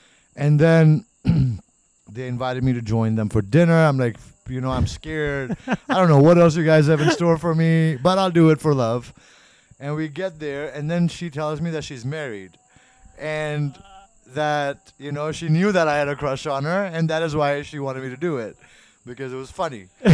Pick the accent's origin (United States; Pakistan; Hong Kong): Pakistan; Karachi, Sindh; I love the beach because I am from Karachi.